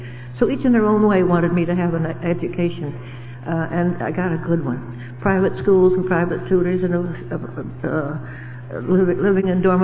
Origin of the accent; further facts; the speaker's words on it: Pennsylvania, United States; born there; I was born in Pennsylvania, of northeastern Pennsylvania. I'm an only child.